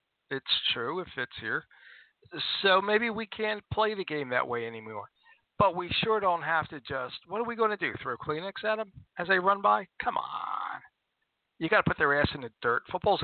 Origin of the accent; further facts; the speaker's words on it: Philadelphia, Pennsylvania, United States; I come from North Philadelphia. I come from the inner city. Germantown and Hung Park, Broadden the Boulevard. Nice town, that's my section.